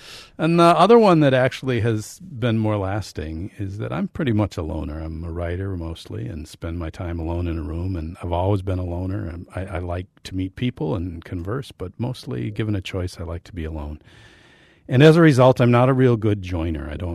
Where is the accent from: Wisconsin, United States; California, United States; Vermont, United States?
Wisconsin, United States; New Auburn; when I moved back to my hometown of New Auburn in 1995, I'd been away for 12 years